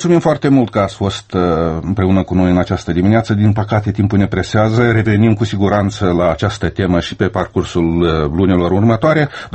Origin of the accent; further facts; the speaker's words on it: Moldova; ca moldoveni